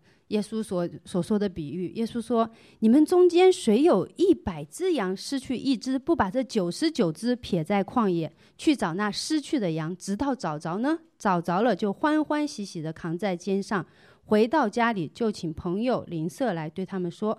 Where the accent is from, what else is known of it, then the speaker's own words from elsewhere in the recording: Hubei, China; born there; 因为我自己出生在中国湖北，完全羊我们都很少见到。